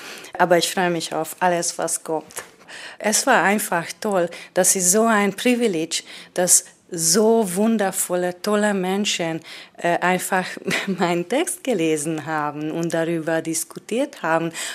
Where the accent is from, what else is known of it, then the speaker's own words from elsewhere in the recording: Hungary; moved away; ich komme ursprünglich aus Ungarn und in den letzten mehreren Jahren zirkuliere ich meistens zwischen deutschsprachigen Ländern.